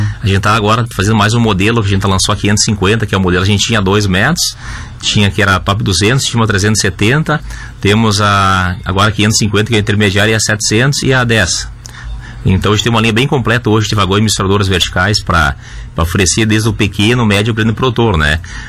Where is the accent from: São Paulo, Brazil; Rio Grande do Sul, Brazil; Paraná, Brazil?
Rio Grande do Sul, Brazil; Espumoso; Nós somos aqui de Espumoso, a gente tem orgulho de ser aqui da região, né?